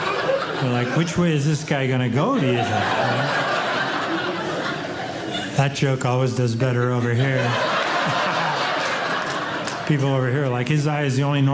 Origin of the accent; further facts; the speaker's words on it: Colorado, United States; And I'm from Colorado, but I don't ski